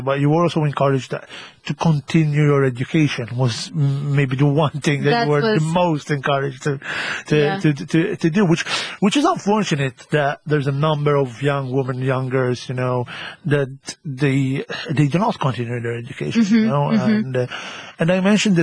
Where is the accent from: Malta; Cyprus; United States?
Malta; Gozo; when I came out, I was 17, and you know, I'm from Gozo.